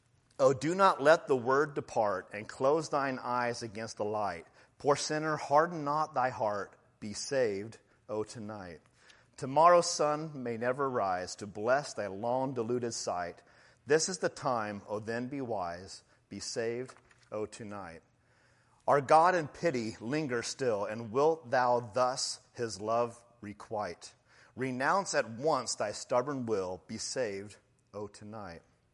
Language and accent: English; Kansas, United States; So anyway, I learned that back in Kansas. I'm from Kansas, so maybe it's a Kansas thing.